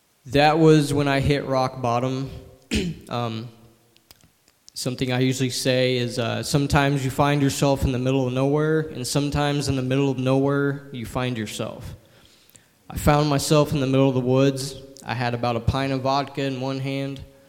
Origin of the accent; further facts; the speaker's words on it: DuQuoin, Illinois, United States; I was born and raised in DuQuoin, Illinois, and I'm 28 years old.